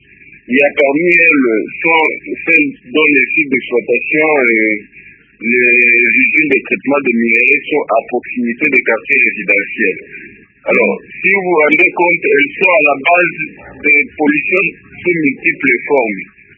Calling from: Lubumbashi, Haut-Katanga, DR Congo; ici, chez nous, à Lubumbashi

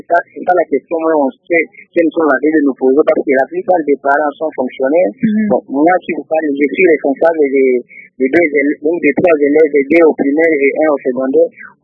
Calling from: Lubumbashi, Haut-Katanga, DR Congo; Oui, bon, chez nous à Lubumbashi, on est en train de forcer au moins de préparer quelque chose pour nos enfants.

